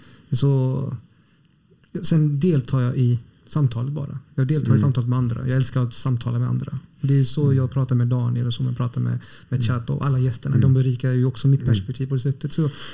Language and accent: Swedish; Mölndal, Västra Götaland County, Sweden; Jag är ändå född och uppvuxen i Mölndal